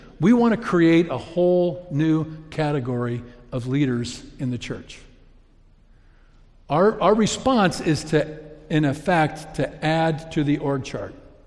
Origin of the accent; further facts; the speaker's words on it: Ireland; I'm an Irishman.